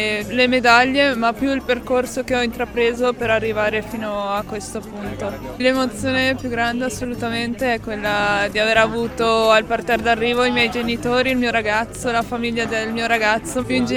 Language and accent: Italian; Trentino-Alto Adige, Italy; è veramente molto molto emozionante avere qui questa festa nel mio paese con tutta la gente della mia amata Val di Fassa.